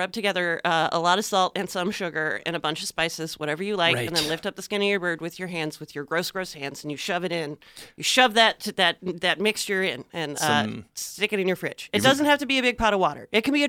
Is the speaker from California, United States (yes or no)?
yes; California, United States; I'm from California.